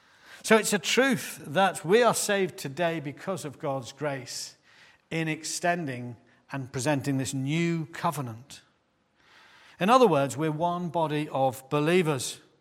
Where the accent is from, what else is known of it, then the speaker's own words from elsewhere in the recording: Clay Cross, East Midlands, United Kingdom; I've been born and raised in Clay Cross. Proud of it, really.